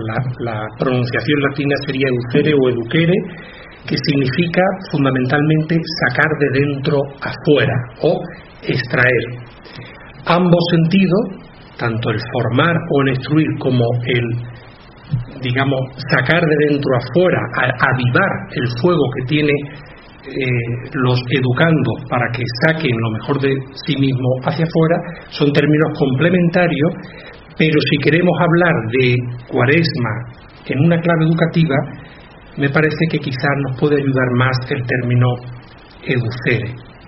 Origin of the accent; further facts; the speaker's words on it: Huelva, Andalusia, Spain; also born or lived in Tenerife; soy jesuita, originario de Huelva, nacido en Tenerife, siempre lo digo por honor a mi madre, porque toda mi familia materna es canaria y mi abuela materna además era de la isla de La Palma.